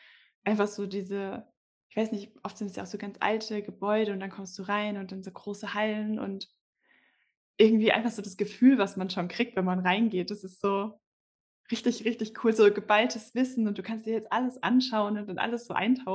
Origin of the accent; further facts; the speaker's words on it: Darmstadt, Hesse, Germany; Ja, also ich komme ja eigentlich aus Darmstadt